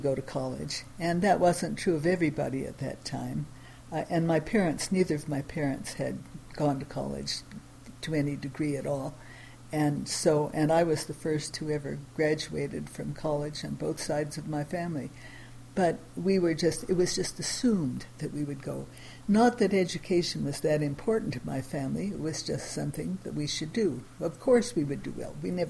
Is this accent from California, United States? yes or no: yes; San Francisco, California, United States; I figure that I had the ideal church rearing in San Francisco, California.